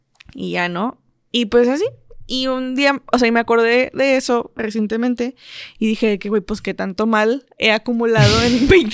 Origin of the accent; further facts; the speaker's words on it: Mexico; Creo que como mexicanos es de que cultura general, ¿no?